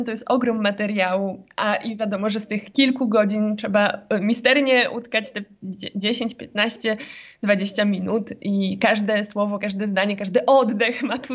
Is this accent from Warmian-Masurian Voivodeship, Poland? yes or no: no; Warsaw, Masovian Voivodeship, Poland; now in Bialystok, Poland; przyjechałam z Warszawy do Białegostoku na studia